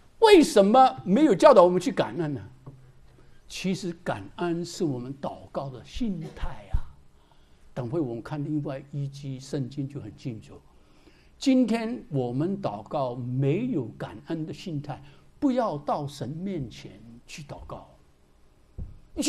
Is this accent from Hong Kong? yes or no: yes; Hong Kong; first language Shanghainese; Chinese is a second language; also born or lived in Shanghai; now in United States; 第一，我其实是上海人，小的时间还会说上海话，现在只会听不会讲了，对不对啊？然后在香港长大，讲粤语，来了美国几十年了。英文其实三种都不通